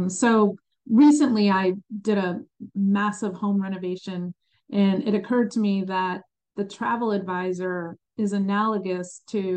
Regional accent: New Jersey, United States; also born or lived in Chicago; now in Mooresville, United States; I grew up in New Jersey. I was born in Chicago, but grew up in New Jersey, and was the youngest of 3 kids, and now am a business owner, running a travel agency out of Mooresville, North Carolina.

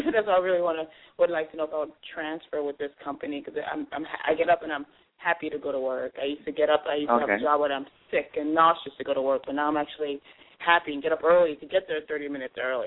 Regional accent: Miami, Florida, United States; I'm from a bigger city. I'm from Miami, so I'm a city girl.

